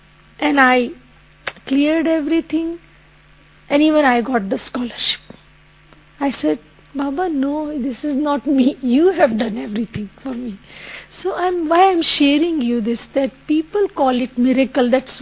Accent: Mount Abu, Rajasthan, India; everybody knew me that I'm from Mount Abu and, you know, from Brahma Kumaris.

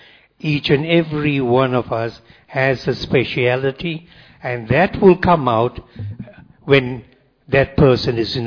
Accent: South Africa; and I come from South Africa.

